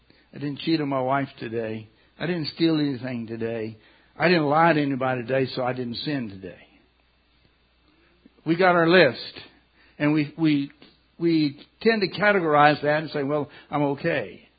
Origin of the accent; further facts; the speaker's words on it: Kentucky, United States; I grew up in Kentucky, and there's a place or two where we knew, don't you go beyond the trespassing sign or you'd be in trouble.